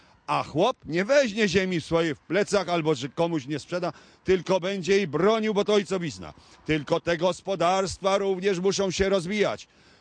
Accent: Kuyavian-Pomeranian Voivodeship, Poland; Ja jestem z Kujaw, to jak ta pani aktorka mówiła, żyznych ziem. I tam u nas są też problemy.

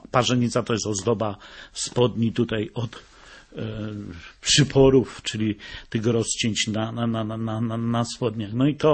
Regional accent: Lesser Poland, Poland; jestem góralem babiogórskim, czyli to są w zasadzie gniazdo górali babiogórskich tam, bo to najstarsza wieś na Babiogórszczyźnie, Siedzina z 1563

